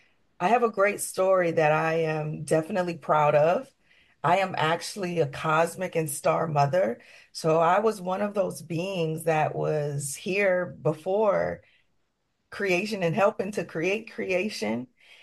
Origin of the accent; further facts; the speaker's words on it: New Orleans, Louisiana, United States; so many different cultural experiences that I experienced growing up in New Orleans, Louisiana, which is a melting gumbo pot of magic, mysticism.